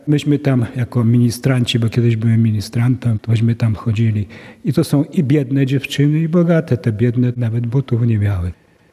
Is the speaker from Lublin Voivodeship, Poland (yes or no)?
no; Pruchnik, Subcarpathian Voivodeship, Poland; Ja się urodziłem w Pruchniku i pamiętam, jak to było.